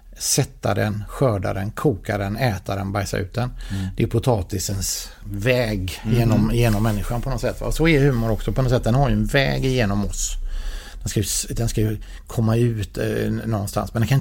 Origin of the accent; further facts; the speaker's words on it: Skåne, Sweden; som skåning.